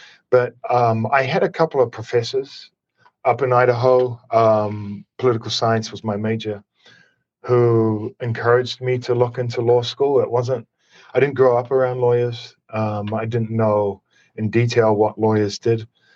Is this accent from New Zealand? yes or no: yes; North Island, New Zealand; I was born and raised in the North Island on the East Coast, which is this kind of string of small towns and cities. And then my family moved when I was about 10 to the west coast of the North Island in New Zealand, just outside of a place called Hamilton.